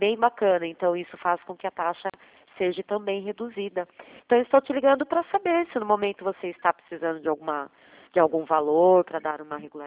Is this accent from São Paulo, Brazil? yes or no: yes; Itu, São Paulo, Brazil; Não, eu sou de Itu